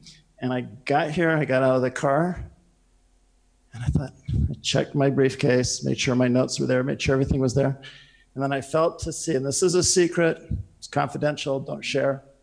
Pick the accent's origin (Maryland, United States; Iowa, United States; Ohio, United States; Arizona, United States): Arizona, United States; Prescott; I was raised in Prescott, Arizona. When I lived in Prescott and was in high school and junior high school, there was only about 20,000 people.